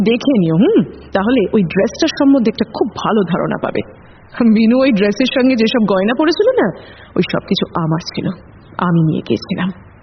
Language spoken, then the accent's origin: Bangla; West Bengal, India; now in Chicago, United States; আমার দেশের বাড়ি তো নদিয়ায়, কলকাতায় একটা ফ্ল্যাট রাখতে হয় তাই এটা কিনে রেখেছি। মুম্বাই আর বেঙ্গালুরুতেও একটা করে আছে।